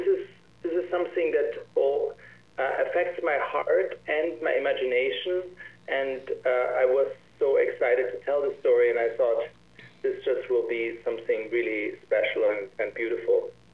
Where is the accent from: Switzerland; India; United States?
Switzerland; I grew up with when I grew up in Switzerland. We didn't have a TV.